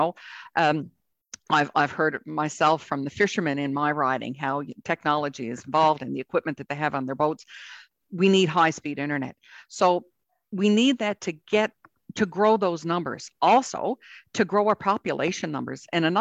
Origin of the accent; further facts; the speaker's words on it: Newfoundland and Labrador, Canada; I'm from Western Newfoundland and Labrador, a beautiful riding. It's called the Long Range Mountains.